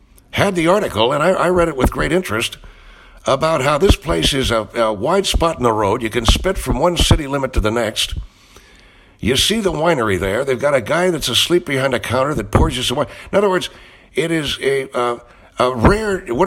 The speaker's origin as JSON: {"language": "English", "country": "United States", "said": "Well, you know, I am American, and some people have called me ugly"}